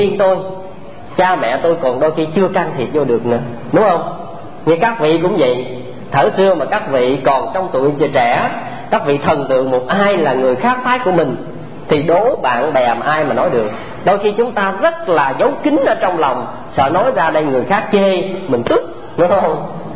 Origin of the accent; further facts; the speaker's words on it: Tra On, Vĩnh Long, Vietnam; ở chùa Thiên Phước ở quê tôi ở Trà Ôn á